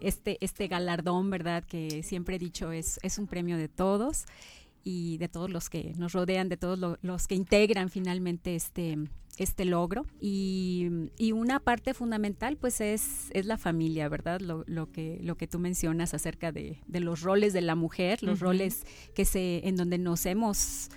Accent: Rioverde, San Luis Potosí, Mexico; Yo soy de Río Verde, San Luis Potosí. Mis padres son de allá. Mis abuelos también radicaron mucho tiempo en Río Verde.

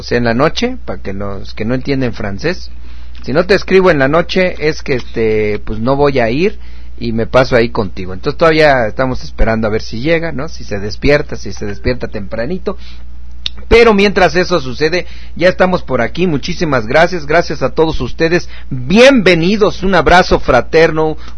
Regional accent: Mexico; Somos mexicanos.

